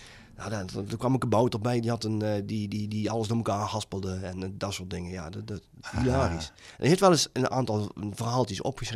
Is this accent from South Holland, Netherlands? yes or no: no; Wilbertoord, North Brabant, Netherlands; Ik ben ooit eens begonnen, toen ik 10 was, met de eerste jeugdprongzetting, bij ons in Wilberdoord.